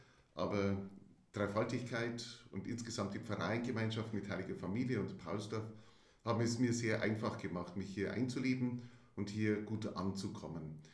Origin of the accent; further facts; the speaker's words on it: Nabburg, Bavaria, Germany; accent: Upper Palatinate; also born or lived in Regensburg; ich bin Oberpfälzer, bin mittlerer Oberpfälzer, bin gebürtig Nappburg und bei Nappburg zuerst aufgewachsen.